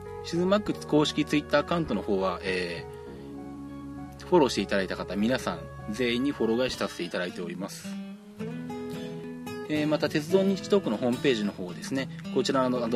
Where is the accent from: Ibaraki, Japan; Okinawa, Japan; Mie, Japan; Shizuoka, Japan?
Shizuoka, Japan; あと地元の静岡に関しては